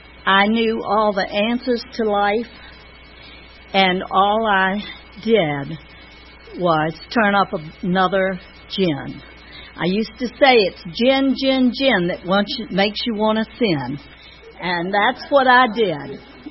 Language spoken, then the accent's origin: English; Virginia, United States; I was one of five children. We grew up in Tidewater, Virginia, the big shipyard there, and Navy Yard, and Army bases, and Air Force bases